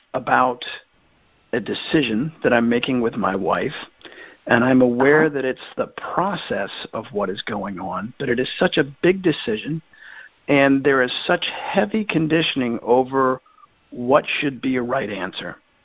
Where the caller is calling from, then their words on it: Maryland, United States; I'm calling from Maryland.